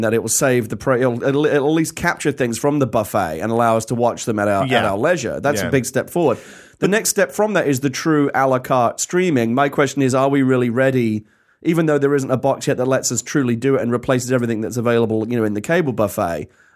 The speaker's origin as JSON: {"language": "English", "country": "United Kingdom", "said": "because I'm British, you know, I like to watch an occasional British soap opera"}